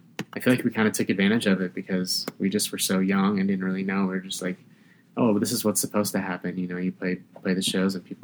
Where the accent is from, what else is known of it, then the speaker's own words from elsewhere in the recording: Phoenix, Arizona, United States; I think that was like one of our hometown venues, even though we're from Phoenix